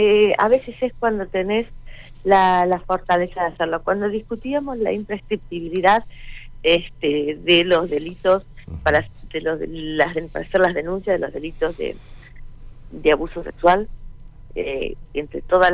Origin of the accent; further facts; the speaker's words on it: Junín, Argentina; usted hacía referencia a que soy de Junín